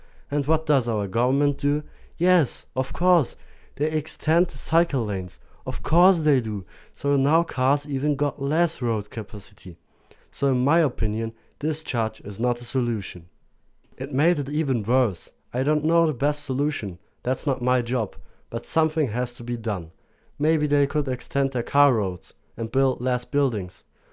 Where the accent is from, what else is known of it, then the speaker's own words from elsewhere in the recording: Istanbul, Turkey; moved away as an adult; now in London, United Kingdom; I was not born in London. I'm from Turkey, born in Istanbul.